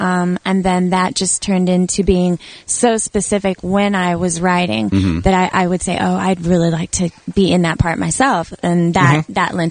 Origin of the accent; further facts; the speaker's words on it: San Antonio, Texas, United States; I came to L.A. for a little while from Texas. I'm from San Antonio.